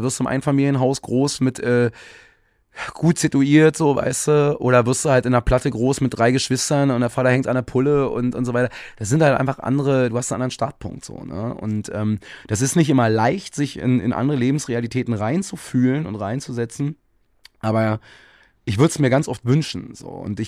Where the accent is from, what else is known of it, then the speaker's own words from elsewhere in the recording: Berlin, Germany; ich bin im Osten von Berlin groß geworden